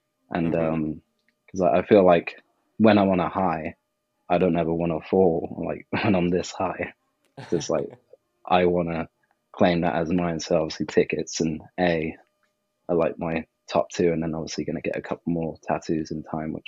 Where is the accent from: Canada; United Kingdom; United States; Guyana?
United Kingdom; South West England; because I'm from Southwest England.